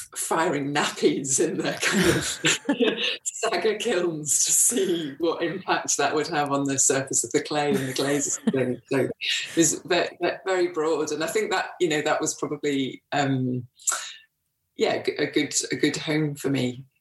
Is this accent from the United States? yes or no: no; Wakefield, Yorkshire and the Humber, United Kingdom; Well, I grew up in Wakefield in West Yorkshire